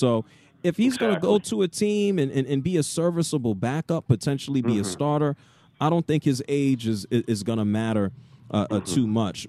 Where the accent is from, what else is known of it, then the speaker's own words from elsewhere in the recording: Atlanta, Georgia, United States; I mean, if I look at my hometown Falcons